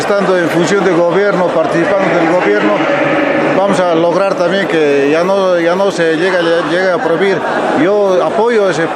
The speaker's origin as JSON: {"language": "Spanish", "country": "Bolivia", "said": "Yo creo que todos los bolivianos, tanto los bolivianos como los mexicanos, tenemos que mantener nuestras costumbres, nuestros idiomas, nuestros dialectos"}